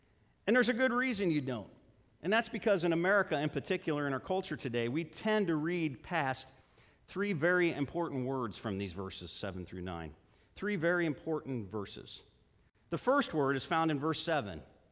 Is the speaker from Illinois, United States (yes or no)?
yes; Illinois, United States; Where are you from? We're from Illinois.